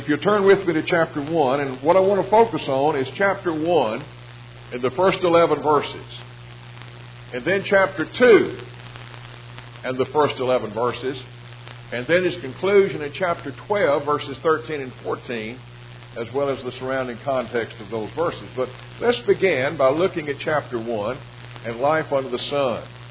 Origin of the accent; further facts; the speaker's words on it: Nashville, Tennessee, United States; I grew up in Nashville, Tennessee, and my dad was treasurer of the church